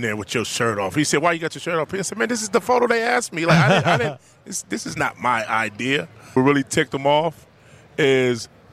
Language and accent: English; Kansas City, Missouri, United States; born there; I was born in Kansas City, Missouri.